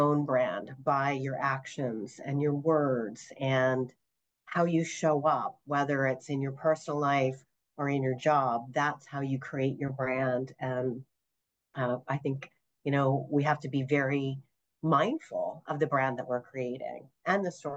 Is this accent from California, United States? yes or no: no; Coopersburg, Pennsylvania, United States; And I'm a lifelong resident of the Lehigh Valley. I grew up in Coopersburg. I raised my family here.